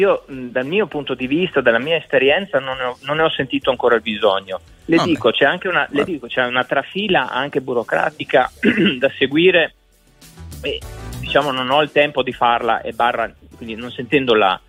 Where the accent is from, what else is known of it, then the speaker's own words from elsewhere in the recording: Slovenia; now in Italy; vivo in Italia da 33 anni. Sono sloveno e non ho mai avuto la necessità di chiedere la cittadinanza italiana.